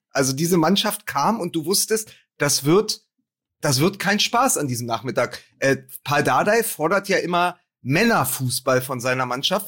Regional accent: Berlin, Germany; Da sitzt du halt als Berliner

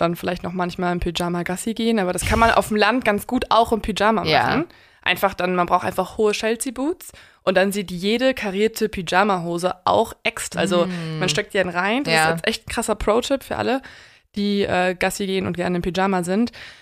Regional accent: Hamburg, Germany; Also okay, ich komme aus Hamburg

